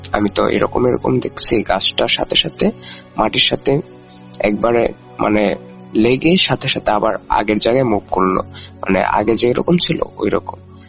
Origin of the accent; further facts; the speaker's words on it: Narsingdi, Dhaka Division, Bangladesh; ঢাকা বিভাগের নরসিংদী জেলার শেষ বর্ডার থেকে বলছি। শেষ বর্ডার বলার কারণ আমাদের গ্রামটা নরসিংদী জেলার শেষ গ্রামটি, আমাদের গ্রামের পর থেকে নারায়ণগঞ্জ জেলাটি শুরু।